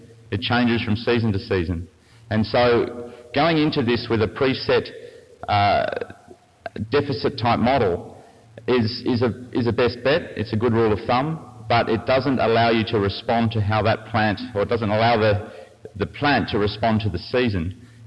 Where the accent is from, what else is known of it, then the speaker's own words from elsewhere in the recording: Australia; if you couldn't pick by the accent, I'm from Australia.